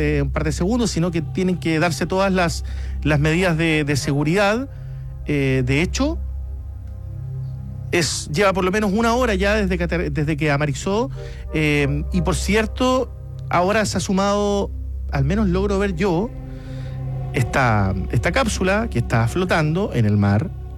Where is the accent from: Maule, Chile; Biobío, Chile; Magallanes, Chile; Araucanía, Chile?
Magallanes, Chile; Punta Arenas; Yo también soy de Punta Arenas.